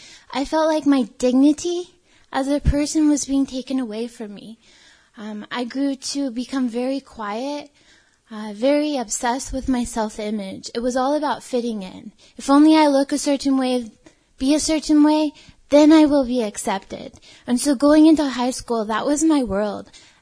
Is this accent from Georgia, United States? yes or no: no; California, United States; I grew up in California.